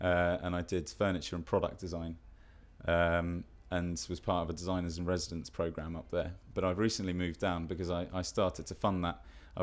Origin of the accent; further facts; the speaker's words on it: Hawkhurst, South East England, United Kingdom; I'm from Kent, Hawkhurst in Kent.